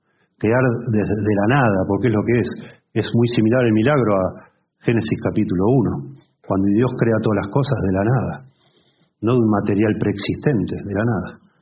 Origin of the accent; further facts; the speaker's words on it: Argentina; Imagínense, más que la historia, nuestra historia como argentinos.